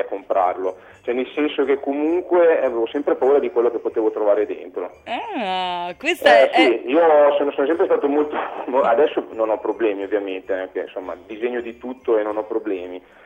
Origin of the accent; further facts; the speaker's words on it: Cavriago, Emilia-Romagna, Italy; io sono di Reggio Emilia, quindi insomma da poco vivo nella grande città, ma fino a poco fa vivevo in campagna, insomma in provincia di Reggio, a Cavriago. Questo paese, che è anche il paese di … è famoso insomma per un'attenzione alla cultura non da poco.